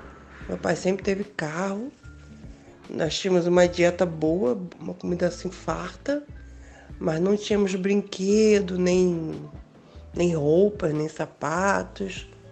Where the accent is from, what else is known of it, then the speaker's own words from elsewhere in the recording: Araruama, Rio de Janeiro, Brazil; born there; 61 anos, faço 62 agora, dia 25 de outubro. Eu nasci em 61. Eu nasci em Araruama, sou filha de caminhoneiro e doméstica, né?